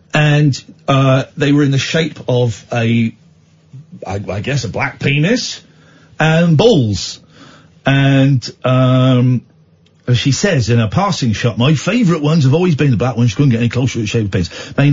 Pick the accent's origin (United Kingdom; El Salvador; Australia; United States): United Kingdom; South West England; I'm from Somerset.